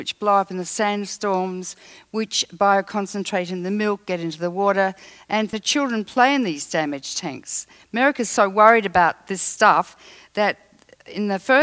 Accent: Australia; I come from Australia, where 40% of the world's richest uranium resides

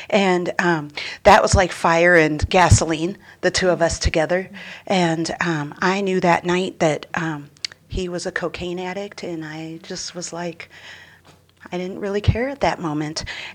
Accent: Priest River, Idaho, United States; So I grew up in Priest River, Idaho, which is about 3 hours north of Moscow. And my dad's whole side of the family is up there. And so it was a real small town.

